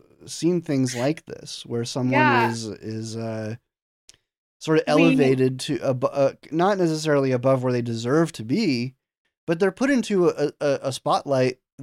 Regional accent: Boston, Massachusetts, United States; So I grew up in Boston, Massachusetts.

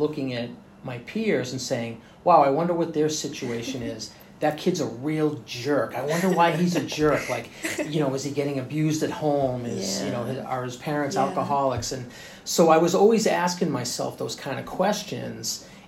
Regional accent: Massachusetts, United States; I grew up in Eastern Mass, a little north of Boston. My family's originally from Boston, so it's a real classic Bostonian type upbringing.

